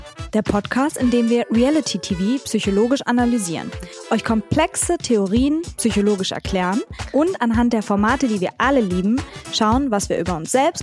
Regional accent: Switzerland; kann ich dir übrigens sehr, sehr gerne mal zeigen als Schweizerin.

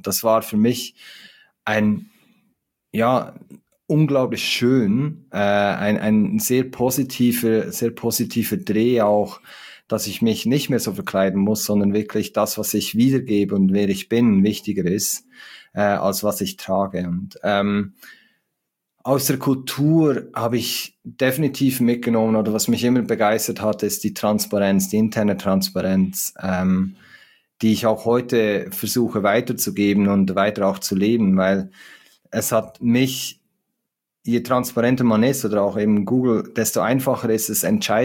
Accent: Zurich, Switzerland; born there; accent: Swiss; auch stolzer Schweizer und ich werde den Akzent im Deutschen nicht los, das ist halt so. Genau, gebürtig aus Zürich, aus der Schweiz

